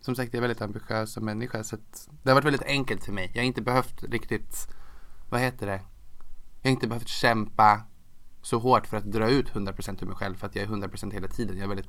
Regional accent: Västervik, Kalmar County, Sweden; born there; also born or lived in Linköping; jag föddes i Västervik, kommer jag ihåg.

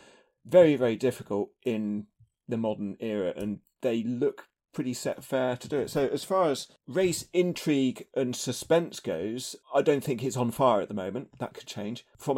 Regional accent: United Kingdom; When I first got into bike racing, part of the appeal as a British fan was the exotic foreignness of it all.

